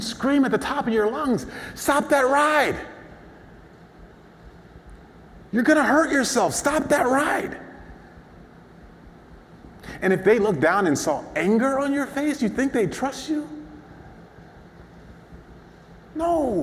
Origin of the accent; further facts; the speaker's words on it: Baltimore, Maryland, United States; See, I'm from Baltimore City. So before I went to Orlando and then Judson and these safe little suburban communities, I grew up in a community where every single day I had to protect myself.